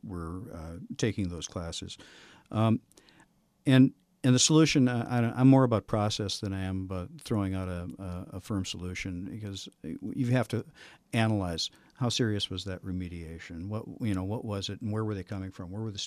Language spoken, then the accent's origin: English; Grand Forks, North Dakota, United States; Because as a kid growing up in Grand Forks, we were lower middle class family.